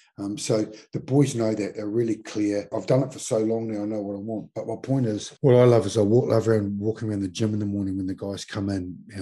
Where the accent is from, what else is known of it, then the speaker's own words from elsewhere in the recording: Mount Maunganui, Bay of Plenty, New Zealand; moved away as an adult; When I came down here from Mount Maunganui as a 20-year-old to be a Crusader, it was the first year of the Crusaders.